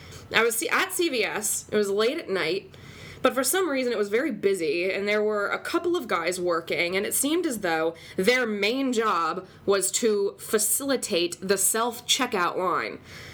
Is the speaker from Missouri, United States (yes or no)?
no; Florida, United States; In my home state yesterday, an old man physically rammed his shopping cart into another old man who had unloaded more than 20 items into the express lane. Okay, this is at Walmart in Tampa, I believe.